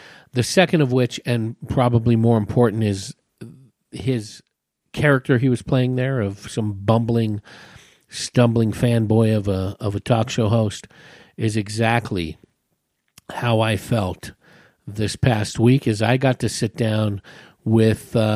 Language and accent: English; Hayward, California, United States; I grew up in Hayward, California on Panama Street.